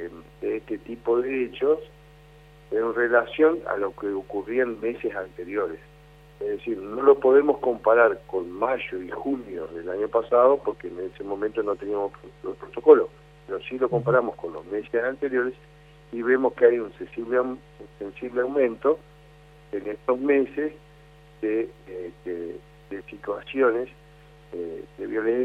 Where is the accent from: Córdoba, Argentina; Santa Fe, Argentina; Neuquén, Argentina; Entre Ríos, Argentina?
Entre Ríos, Argentina; Concordia; de Concordia, de mi ciudad natal